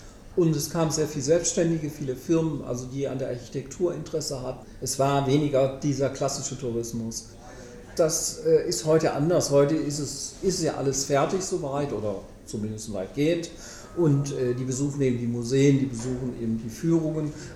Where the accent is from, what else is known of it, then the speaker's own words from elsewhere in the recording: Stuttgart, Baden-Württemberg, Germany; now in Essen, Germany; ich bin nicht im Ruhrgebiet geboren, ich komme aus Stuttgart ursprünglich. Ich bin aber Anfang der 70er Jahre hier nach Essen gekommen und habe das ursprüngliche Ruhrgebiet noch kennenlernen dürfen.